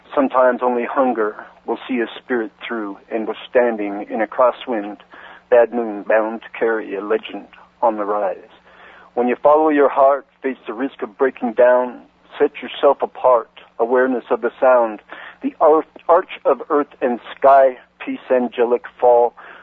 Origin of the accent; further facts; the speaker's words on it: Colorado, United States; now in Redding, United States; I'm from Colorado and headed back there in a couple of years, married a lady here in Redding, and I'm here until her daughter graduates from high school.